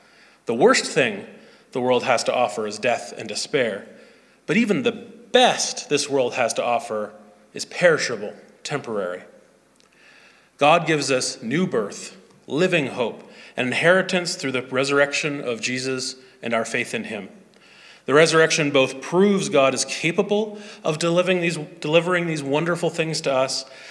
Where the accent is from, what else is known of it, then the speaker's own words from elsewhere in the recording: Canada; I am not Canadian first, white first, male first. Rather, I am a Christian first. I may have a Canadian passport, but it's only applicable here.